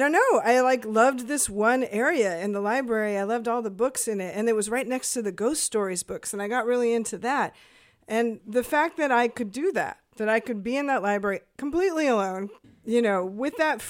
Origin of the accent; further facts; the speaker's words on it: Seattle, Washington, United States; I grew up in Seattle in a neighborhood called Magnolia, and there was a library, public library